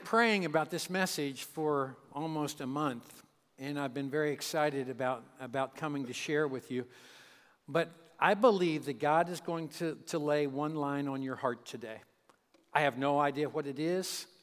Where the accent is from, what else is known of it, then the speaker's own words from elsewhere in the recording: Kentucky, United States; as Chuck just said, I am from Kentucky, and Kentucky is a little different than California.